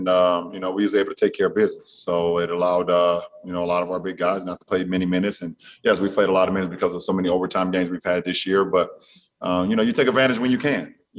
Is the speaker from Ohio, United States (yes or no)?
yes; Akron, Ohio, United States; First of all, I'm a kid from Akron, Ohio, and I was in Los Angeles for my first All-Star game.